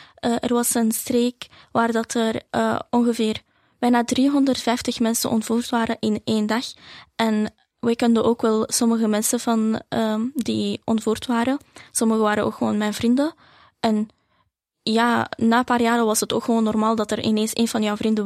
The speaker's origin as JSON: {"language": "Dutch", "region": "Al-Hasakah Governorate", "country": "Syria", "said": "Dus ik ben van Syrië en ik woonde in Al-Hasaka. Dat is een streek in Syrië, ergens dicht bij Turkije. Ik woonde in een plek waar 4 christenen waren en... er waren ook wel andere religies, maar niet evenveel als de christenen."}